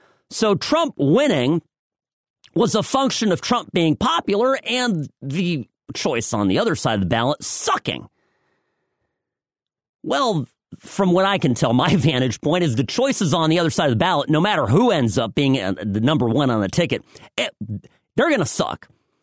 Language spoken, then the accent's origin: English; United States; But you know what? I'm an American.